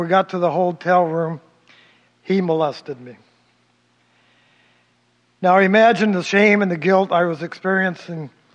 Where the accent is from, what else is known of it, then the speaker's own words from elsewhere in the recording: Portland, Oregon, United States; born there; I was born in Portland, Oregon, the youngest of three children.